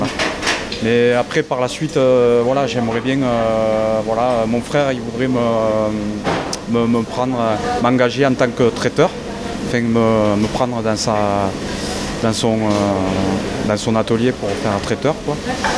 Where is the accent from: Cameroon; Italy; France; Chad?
France; Grandrieu, Occitanie; Je suis du côté de Grand-Rieux.